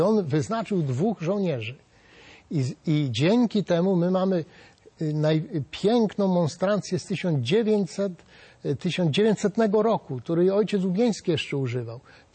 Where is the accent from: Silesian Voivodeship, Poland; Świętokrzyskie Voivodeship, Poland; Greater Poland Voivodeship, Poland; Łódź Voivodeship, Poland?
Świętokrzyskie Voivodeship, Poland; Szydłów; koło pięknego Szydłowa, skąd pochodzę, to ziemia kielecka